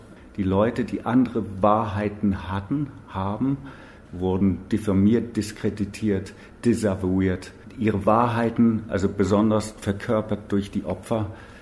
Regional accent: England, United Kingdom; Ich komme aus England, bin kirchenfern, atheistisch.

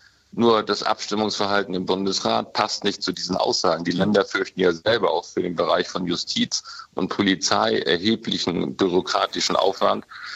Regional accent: Schleswig-Holstein, Germany; Ich komme aus Schleswig-Holstein.

